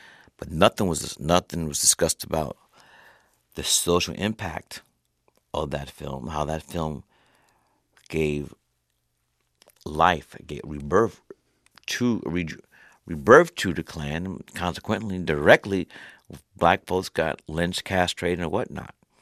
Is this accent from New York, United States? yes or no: yes; Brooklyn, New York, United States; growing up in Brooklyn, New York